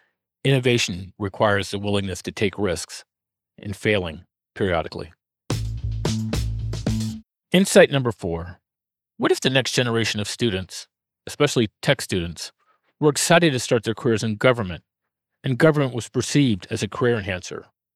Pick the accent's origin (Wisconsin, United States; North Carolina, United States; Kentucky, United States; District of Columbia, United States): District of Columbia, United States; Washington; I grew up in the Washington, D.C. area.